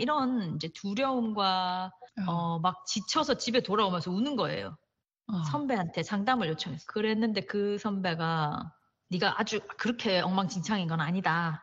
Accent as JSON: {"language": "Korean", "region": "Daegu", "country": "South Korea", "said": "왜냐하면 전 대구 사람이거든요. 엄청 춥잖아요."}